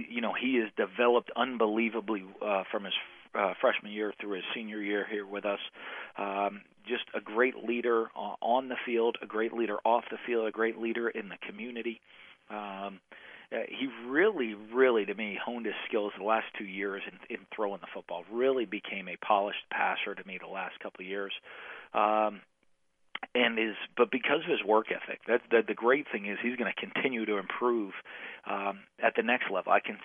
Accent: Northeast, United States; I'm from the Northeast, and he's a Northeasterner

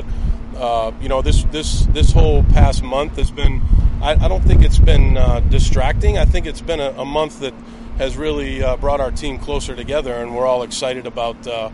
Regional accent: East Coast, United States; I grew up on the East Coast

